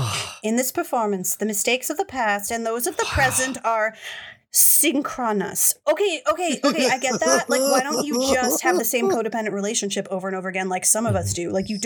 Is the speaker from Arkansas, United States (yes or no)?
no; New Jersey, United States; And I wasn't from Cranford. I'm from Hunterdon County.